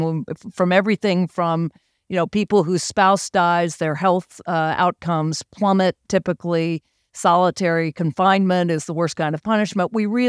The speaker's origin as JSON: {"language": "English", "region": "the South", "country": "United States", "tie": "born or raised there", "said": "it's that part of me that was the woman growing up in the South where I'm supposed to be seen but not heard"}